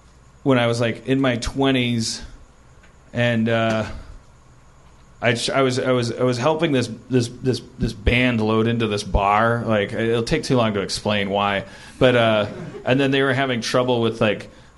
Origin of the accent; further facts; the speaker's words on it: Wisconsin, United States; That area, because I'm from Wisconsin and I grew up with.